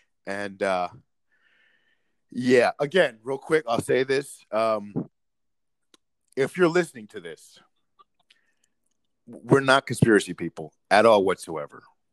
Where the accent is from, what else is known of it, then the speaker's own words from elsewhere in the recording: United States; because just as a American, a human being, this is all wrong.